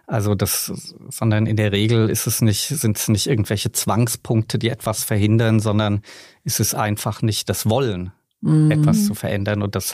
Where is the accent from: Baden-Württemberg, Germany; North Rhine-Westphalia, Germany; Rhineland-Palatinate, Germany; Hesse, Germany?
Hesse, Germany; Frankfurt; ich bin in Frankfurt geboren, habe dort immer gelebt